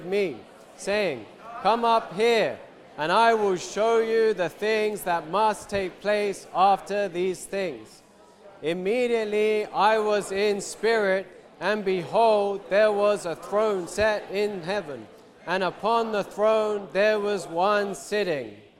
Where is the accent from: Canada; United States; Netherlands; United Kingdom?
United Kingdom; London; moved away as an adult; now in Israel; And then at the age of 18, I moved to Israel with my parents. I served in the army in Israel.